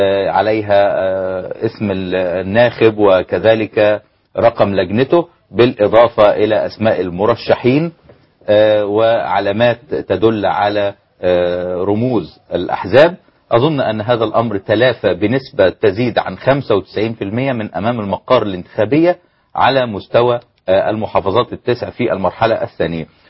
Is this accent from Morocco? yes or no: no; Egypt; أنا كوني مصري